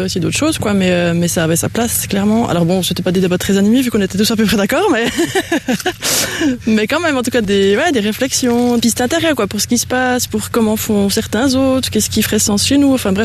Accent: Mauvelier, France; J'ai grandi à Mauvelier, mais c'est vrai que bon, on est originaire d'ici, hein, des Bois.

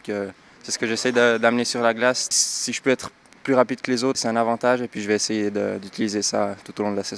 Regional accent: La Chaux-de-Fonds, Neuchâtel, Switzerland; j'ai 21 ans, je viens de Chaudfont

